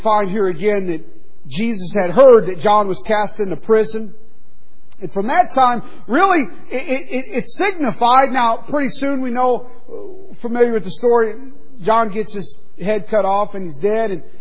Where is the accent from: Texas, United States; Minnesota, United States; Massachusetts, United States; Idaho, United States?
Texas, United States; Beaumont; so I grew up down in Southeast Texas, in Beaumont, Texas. My mom lives in Houston now.